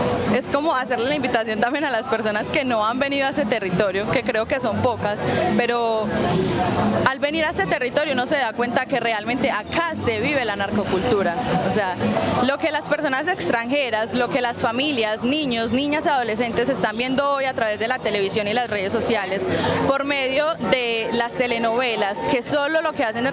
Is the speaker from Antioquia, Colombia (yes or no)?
yes; Medellín, Antioquia, Colombia; nosotros mismos como paisas, como medellinenses nos hemos dado